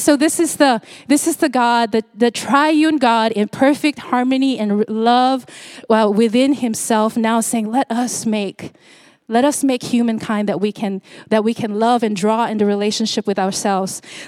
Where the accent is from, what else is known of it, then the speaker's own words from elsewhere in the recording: Singapore; moved away as an adult; now in United States; But I'm from Singapore, and I've been doing ministry for over 20 years. And I moved here to the 757 in 2016.